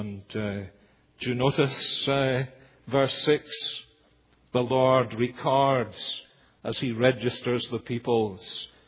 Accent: Scotland, United Kingdom; born there; Like me saying I was born in Scotland.

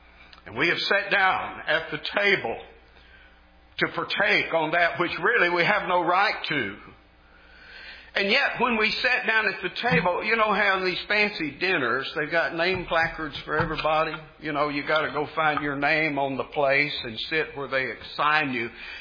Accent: Texas, United States; When we rented land, typically on cotton farm back where I grew up in Texas

